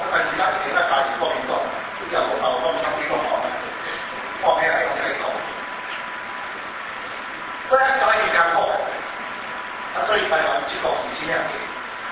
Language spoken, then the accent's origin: Chinese; Wenzhou, Zhejiang, China; 我是温州人，冇错。